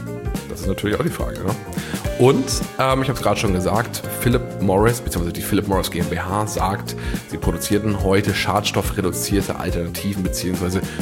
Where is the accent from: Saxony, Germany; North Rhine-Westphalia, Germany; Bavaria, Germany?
Bavaria, Germany; am Ammersee treffen, meiner alten Heimat.